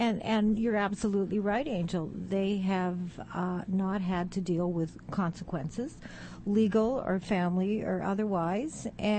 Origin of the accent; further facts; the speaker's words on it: Canada; I'm Canadian. So I grew up in Canada, educated in Canada, and come from, it's, you know